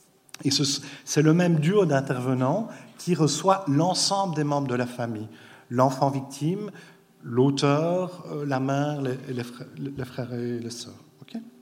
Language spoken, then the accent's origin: French; Belgium; je suis psychologue de formation. Et comme vous devez sans doute l'entendre à mon accent, je viens de Belgique.